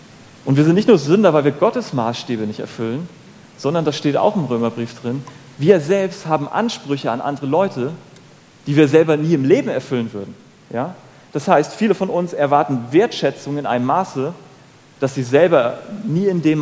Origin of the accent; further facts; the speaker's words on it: Northern Germany, Germany; Ich bin Norddeutscher, ich kann sowas eigentlich nicht.